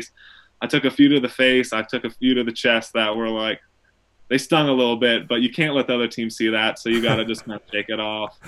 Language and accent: English; Michigan, United States; also born or lived in Minnesota; I was born in Michigan, but for some reason, growing up as a kid, since we would always go to like see family in Minnesota, I would tell everybody I was born in Minnesota